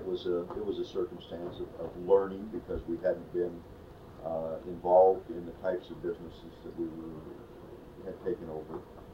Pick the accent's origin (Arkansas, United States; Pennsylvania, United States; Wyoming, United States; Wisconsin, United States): Wyoming, United States; Riverton; I was born and raised in Riverton.